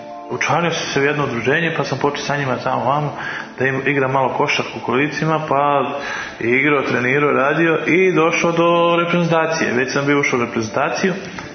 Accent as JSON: {"language": "Serbian", "town": "Banja Luka", "region": "Republika Srpska", "country": "Bosnia & Herzegovina", "tie": "born or raised there", "said": "Rođen sam u Banja Luci 9. august 79. gdje sam i živeo u stvari u jednom selu pored Banja Luke. Tu sam živeo sve do 4. jula 89."}